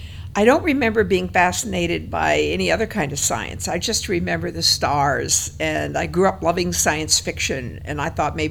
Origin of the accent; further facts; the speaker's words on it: Aberdeen, South Dakota, United States; I grew up in Aberdeen, South Dakota. And when I was a child, the population of Aberdeen was about 25,000. It's actually shrunk since then. It was third largest city in South Dakota at the time.